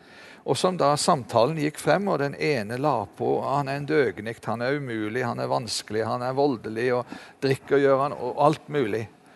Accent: Arendal, Agder, Norway; Det skjedde en gang i min hjemby borte i Arendal

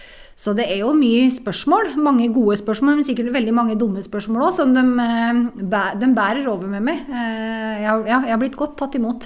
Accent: Ringebu, Innlandet, Norway; Jeg kommer fra Gudbrandsdalen, Ringby i Gudbrandsdalen, født og oppvokset der.

